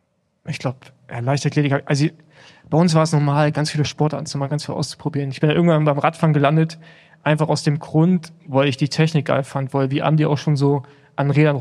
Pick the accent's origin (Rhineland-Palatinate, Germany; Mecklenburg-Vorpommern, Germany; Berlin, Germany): Mecklenburg-Vorpommern, Germany; Rostock; ich komme aus Rostock, habe beim PSV Rostock angefangen.